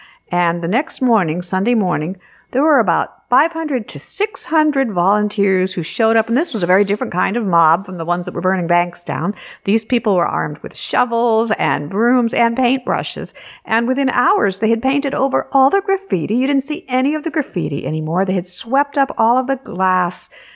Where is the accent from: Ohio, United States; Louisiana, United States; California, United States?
California, United States; La Mesa; La Mesa is my hometown.